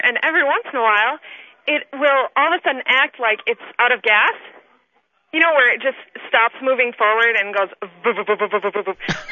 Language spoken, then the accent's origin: English; Hudson, Wisconsin, United States; I'm from Hudson, Wisconsin.